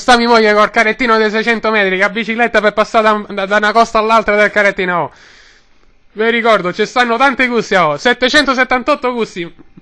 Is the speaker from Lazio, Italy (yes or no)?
yes; Rome, Lazio, Italy; born there; Ed è vero che mia sorella è nata a Centocelle! Io sono nata all'Euro!